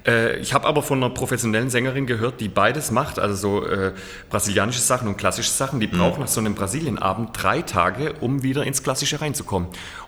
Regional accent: Heilbronn, Baden-Württemberg, Germany; Also ich komme direkt aus der Region Heilbronn.

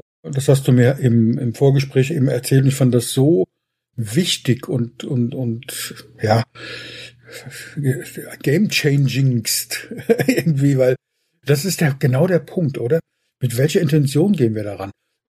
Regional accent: Berlin, Germany; born there; now in Geilgesheim, Germany; Wo bist du geboren? In Berlin.

